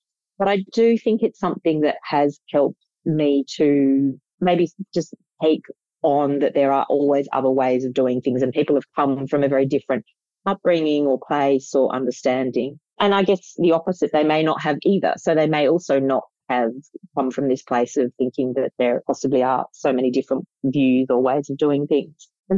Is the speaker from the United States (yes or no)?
no; Australia; I grew up in Australia